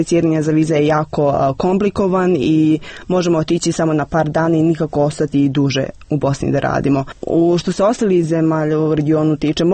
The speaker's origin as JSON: {"language": "Serbian", "town": "Mitrovica", "region": "Mitrovica District", "country": "Kosovo", "lives_now": "Pristina, Kosovo", "said": "ja sam iz Mitrovice dobila poslovnu ponudu u Prištini i onda sam se preselila, sad trenutno živim u Prištini."}